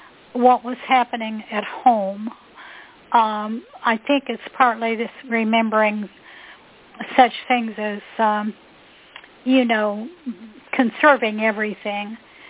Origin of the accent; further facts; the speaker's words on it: Huntington, West Virginia, United States; But actually, my mother was a Rosie the Riveter, and I grew up in Huntington, West Virginia.